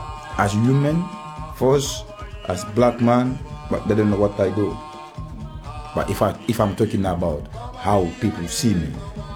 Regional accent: Guinea; first language Susu; English is a second language; now in Cardiff, United Kingdom; Susu is the language I grew up speaking in Guinea-Conakry.

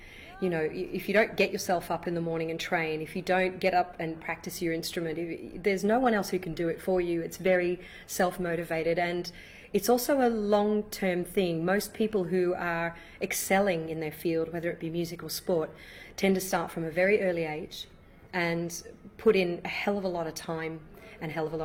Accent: Australia; I think it's part of being an Australian, to be honest.

